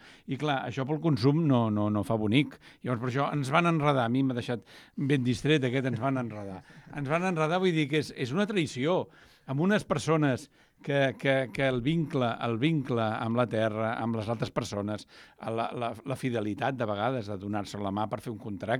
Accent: Catalonia, Spain; Jo que sóc del Vall d'Aran

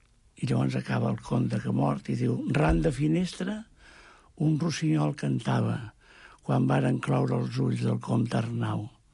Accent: Catalonia, Spain; jo sóc català de naixement i català de sistema i d'essència, no? I estimo Catalunya.

